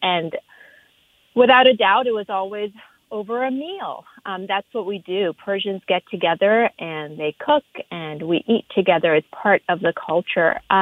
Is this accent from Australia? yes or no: no; Canada; now in Los Angeles, United States; growing up in Canada